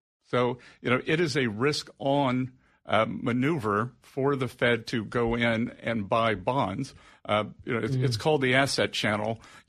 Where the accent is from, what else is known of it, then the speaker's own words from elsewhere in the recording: Little River, South Carolina, United States; also born or lived in New York / London; I'm from Little River, South Carolina. We have 500 people. Yeah, I luckiest person in the world, moved to New York, lived in London, but I moved back home to South Carolina